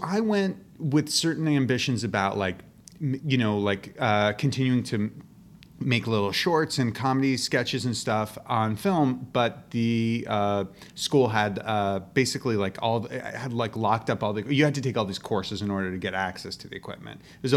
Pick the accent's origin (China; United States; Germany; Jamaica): United States; New York City, New York; so I grew up in New York City, mm-hmm. and I saw some theater when I was a kid